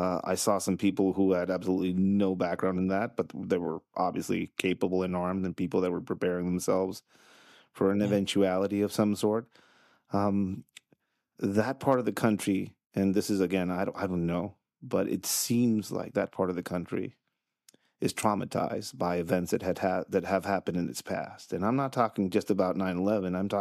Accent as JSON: {"language": "English", "town": "Tijuana", "region": "Baja California", "country": "Mexico", "tie": "born or raised there", "said": "I grew up in Tijuana."}